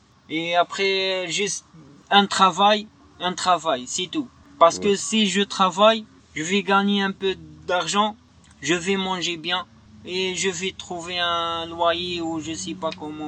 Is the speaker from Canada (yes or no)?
no; Algeria; French is a second language; moi, je suis un Algérien.